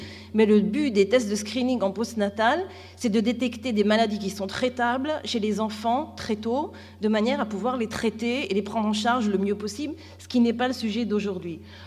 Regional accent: France; now in Israel; J'ai grandi en France et je vis depuis 30 ans en Israël.

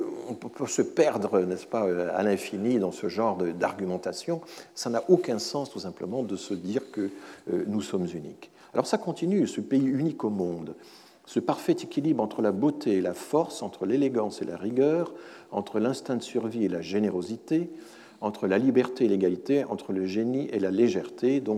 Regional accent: Grand Est, France; moi, en tant qu'Alsacien, il existe toute une littérature en Alsace

